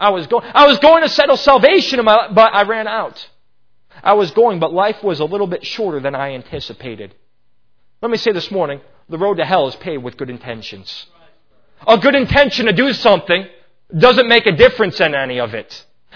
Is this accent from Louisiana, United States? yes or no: no; Chicago, Illinois, United States; Growing up in Chicagoland, this is one I heavily believe.